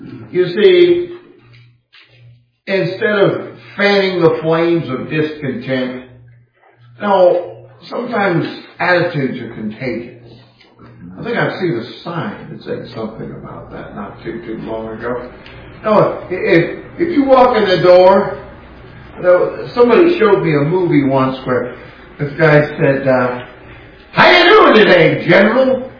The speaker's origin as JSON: {"language": "English", "town": "Castro Valley", "region": "California", "country": "United States", "tie": "born or raised there", "said": "And I used to throw the Oakland Tribune in my hometown, the big city of Castro Valley."}